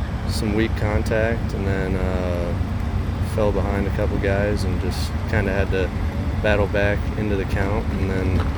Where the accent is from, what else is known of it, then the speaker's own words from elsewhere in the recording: Iowa, United States; I grew up in Iowa, just like 15 minutes outside Des Moines.